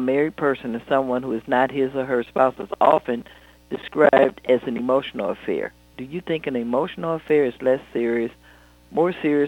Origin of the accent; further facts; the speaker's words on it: Detroit, Michigan, United States; could be a case of people like what happened in Detroit, my hometown, where they're on the cell phone and having this lurid affair over the cell phone and the records get captured.